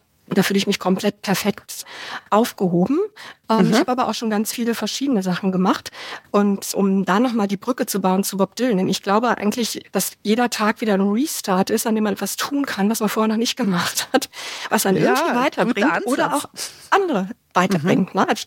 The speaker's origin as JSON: {"language": "German", "town": "Bonn", "region": "North Rhine-Westphalia", "country": "Germany", "said": "ich bin eigentlich Bonnerin, das heißt sehr weit nördlich und 58 Jahre alt, vor circa 20 Jahren in Richtung Westerwald gezogen, inzwischen auf dem Land."}